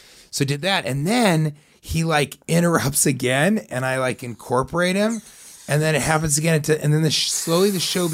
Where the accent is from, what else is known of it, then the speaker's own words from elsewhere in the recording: New York, United States; When you meet somebody in New York, and like, I'm a New Yorker.